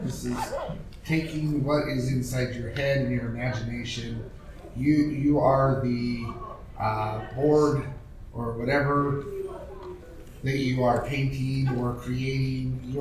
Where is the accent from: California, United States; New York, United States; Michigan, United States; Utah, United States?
Utah, United States; I'm from Utah, so I don't like to do the full drive. I'm half hour north of Salt Lake